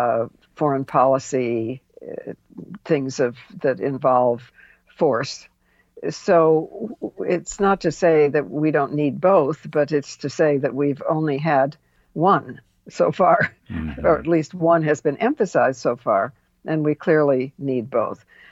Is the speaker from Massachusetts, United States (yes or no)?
no; New York, United States; Well, remember that I come from New York, where 90% of people voted against Trump because we know him.